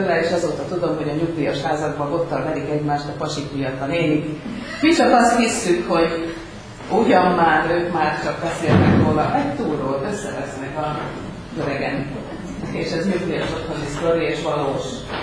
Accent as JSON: {"language": "Hungarian", "town": "Kecskemét", "region": "Bács-Kiskun", "country": "Hungary", "said": "én ugye kecskeméti vagyok"}